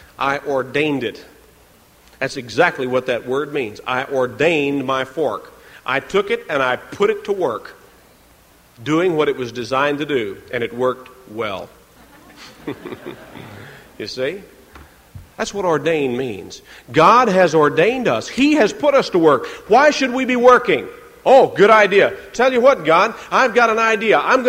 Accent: Kentucky, United States; also born or lived in South Carolina; now in Florida, United States; I lived in South Carolina for about 14 years. I was born and raised in Kentucky. I think of both states in a sense as my home, although this is really my home.

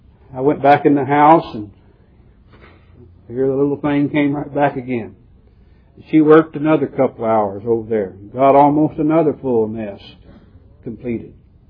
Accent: Midwest, United States; As most of you know, I'm from the Midwest, and sometimes our expressions are not the same.

